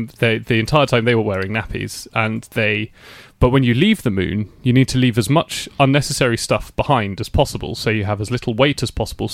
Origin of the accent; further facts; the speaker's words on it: England, United Kingdom; It was a ridiculous time to be Turkish growing up in England